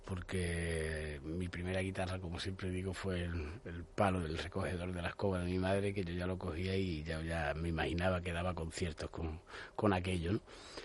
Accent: Estepona, Andalusia, Spain; en aquel momento en la Casa de la Cultura de Estepona, de mi pueblo, pues la edad mínima para empezar los cursos de guitarra era 8 años

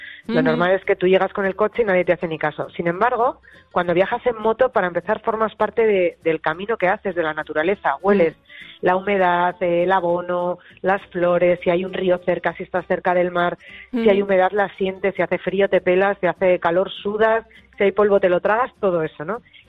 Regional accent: Madrid, Community of Madrid, Spain; como buena madrileña, he utilizado muchísimo la moto, el scooter, para moverme por la ciudad y 20 kilómetros a la redonda de Madrid, ¿no? Del centro.

